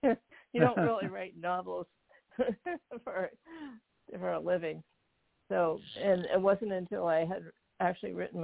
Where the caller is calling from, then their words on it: Burlington, Vermont, United States; I'm in Burlington, Vermont.